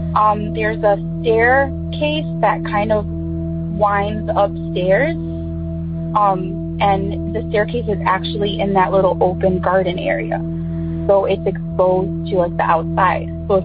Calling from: Chicago, Illinois, United States

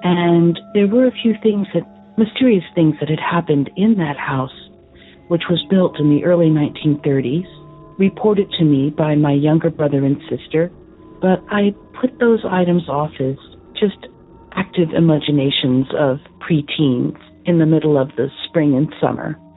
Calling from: San Antonio, Texas, United States; I'm calling from San Antonio, Texas.

